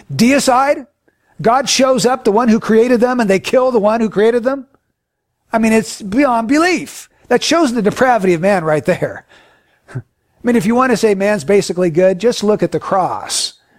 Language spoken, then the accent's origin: English; Carmichael, California, United States; also born or lived in Rio Linda; I grew up in Rio Linda, in Carmichael. I grew up in this area.